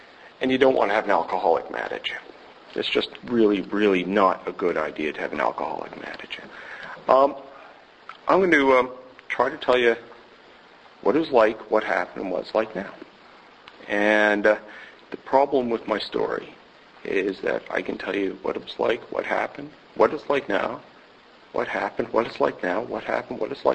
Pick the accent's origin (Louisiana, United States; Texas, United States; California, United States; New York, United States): New York, United States; New York City; born there; And I was born in New York City, probably the 10th generation alcoholic.